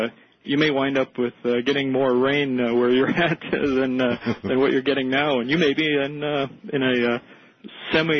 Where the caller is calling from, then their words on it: Oslo, Norway; I'm calling from Oslo, Norway.